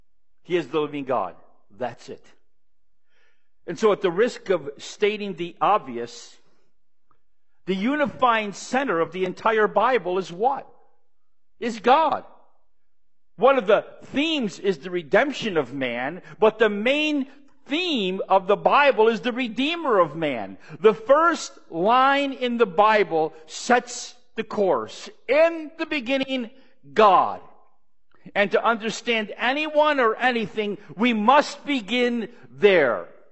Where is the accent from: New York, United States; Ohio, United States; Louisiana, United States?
New York, United States; We're from upstate New York.